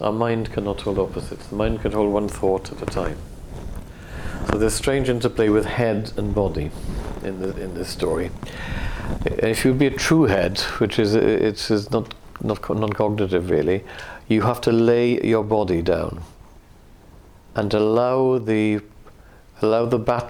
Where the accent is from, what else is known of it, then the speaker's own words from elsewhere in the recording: Wales, United Kingdom; It takes me back to my relationship with being Welsh. It takes me right into the fact of this loving the Mabinogion, loving this landscape, growing up in a really dysfunctional family and a very narrow, difficult village